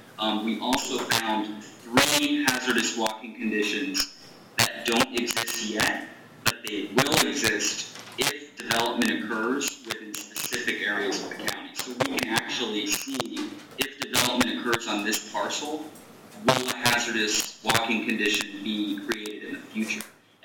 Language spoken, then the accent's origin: English; Orlando, Florida, United States; It's something I actually never did because I grew up in the Dr. Phillips area of Orlando.